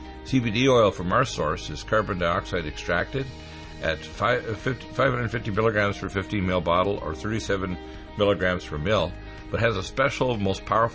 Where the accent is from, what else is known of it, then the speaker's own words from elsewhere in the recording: Canada; also born or lived in Detroit; now in United States; I was born in Detroit but raised the first half of my life, or less than that now, about a third of my life in Canada.